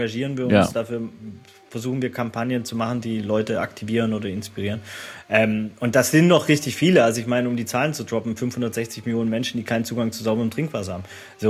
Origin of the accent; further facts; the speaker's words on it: Baden-Württemberg, Germany; Ich komme aus dem Bildungsbürgertum, aus dem Schwabenland, mein Vater war Arzt